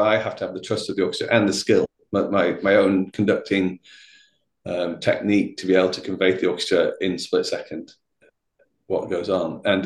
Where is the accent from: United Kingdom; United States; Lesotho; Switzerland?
United Kingdom; Bolton, North West England; Long story short, I'm from Bolton near Manchester. I always have to say that because the Americans never know where Bolton is.